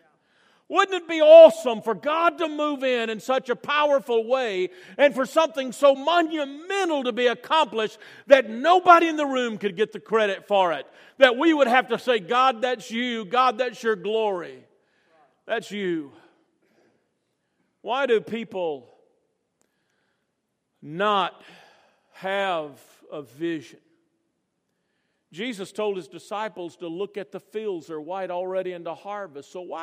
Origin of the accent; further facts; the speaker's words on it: Orange Beach, Alabama, United States; I wasn't raised in East Tennessee. I got here as fast as I could. I was raised in South Alabama, Orange Beach, Alabama